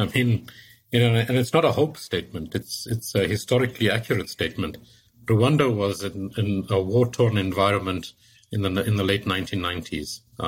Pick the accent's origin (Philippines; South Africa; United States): South Africa; It's a duty as a South African, you know, to help President Ramaphosa generate his 100 billion.